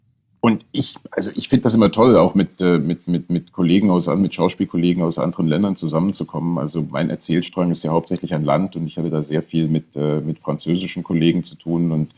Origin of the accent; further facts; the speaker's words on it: East Germany, Germany; Ich bin ja in der DDR aufgewachsen und habe das immer, war immer sehr stark in dem Bewusstsein, dass wir aus dem Land nicht rausgekommen sind und nicht reisen durften, wo wir hin wollten.